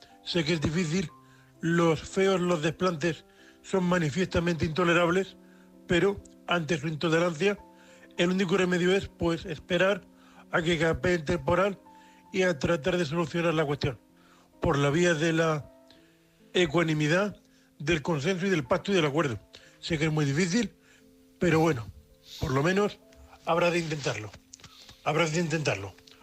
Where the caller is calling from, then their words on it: Murcia, Region of Murcia, Spain; de Murcia, vuestro amigo invidente.